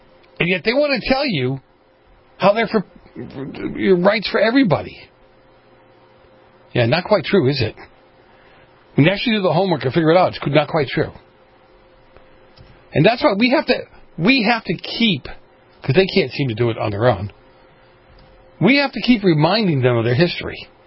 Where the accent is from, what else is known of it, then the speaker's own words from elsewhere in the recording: East Coast, United States; I grew up on the East Coast. We have quarries at the East Coast.